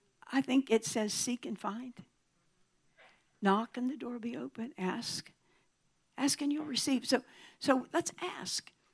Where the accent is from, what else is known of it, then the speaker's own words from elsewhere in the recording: Missouri, United States; Now, I'm from the Show Me State, right?